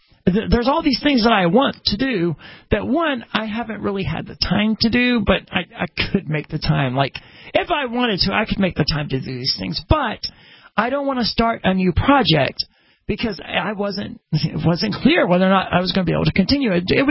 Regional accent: Mississippi, United States; I'm from Mississippi. Where do you think doesn't observe Martin Luther King Day?

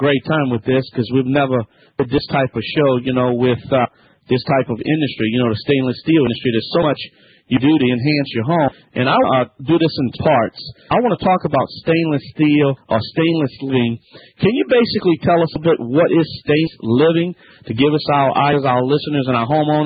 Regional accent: Louisiana, United States; That's right. I'm … from the Bayou Land.

